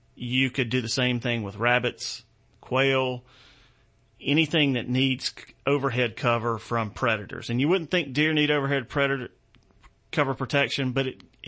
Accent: South Carolina, United States; I said, now, so I'm from South Carolina. We're, you know, a few weeks out from our season starting in the low country.

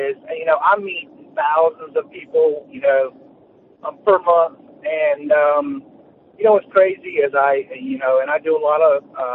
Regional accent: Due West, South Carolina, United States; I'm actually from Due West, South Carolina.

